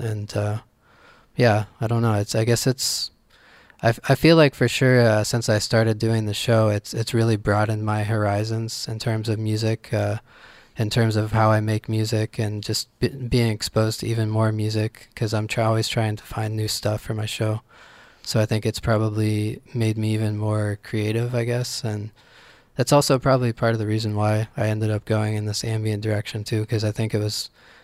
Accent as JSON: {"language": "English", "town": "Franklin", "region": "Pennsylvania", "country": "United States", "tie": "born or raised there", "also_born_or_lived": "Austin / New Orleans", "moved": "as an adult", "said": "I grew up in Pennsylvania and in a small town called Franklin. And I left there when I was about 23, 24 and moved down south. I lived in Austin for a bit and then New Orleans for a few years."}